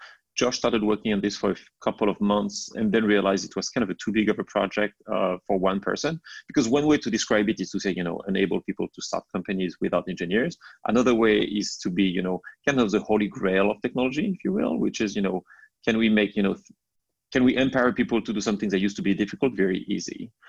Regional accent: France; English is a second language; moved away; I'm originally from France, I grew up in France, went to college in France, and then I actually moved quite a bit.

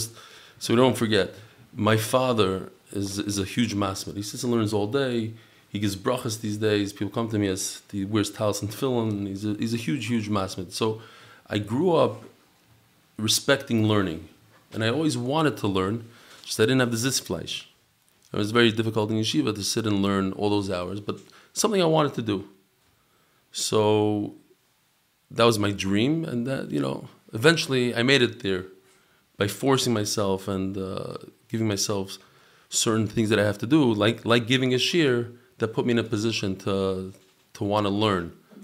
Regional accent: New York, United States; also born or lived in Lakewood; I grew up in New York. I was born in Lakewood. I went to a lot of different yeshivas and chadarim.

